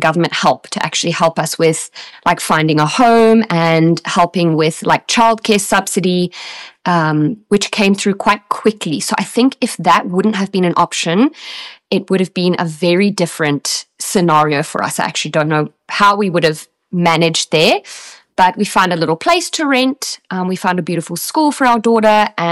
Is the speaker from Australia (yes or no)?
yes; Australia; moved away; growing up in Australia, I was taught that there was God, but I was never like Christian.